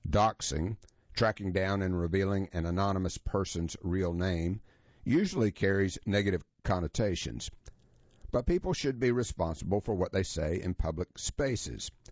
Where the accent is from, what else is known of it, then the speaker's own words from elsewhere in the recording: Canada; As a Canadian raised on our national single-payer system, I never even taken my debit card to the doctor's office.